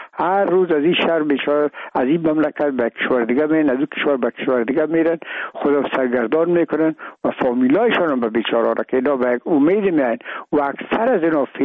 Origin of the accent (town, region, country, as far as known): Afghanistan